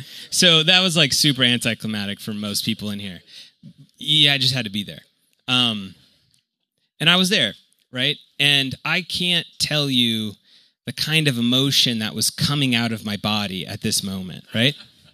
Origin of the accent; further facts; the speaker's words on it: Kansas City, Missouri, United States; I'm from Kansas City, Missouri, which is split down the middle of Missouri and Kansas.